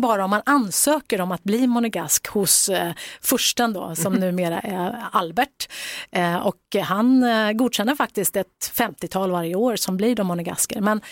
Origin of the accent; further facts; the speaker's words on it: Norrköping, Östergötland, Sweden; Eftersom jag kommer från Norrköping